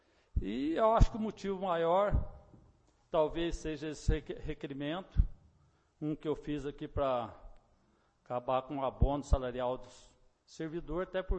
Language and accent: Portuguese; Muzambinho, Minas Gerais, Brazil; E eu sou 100% muzambiense, nascido, criado aqui, nunca saí de Muzambim.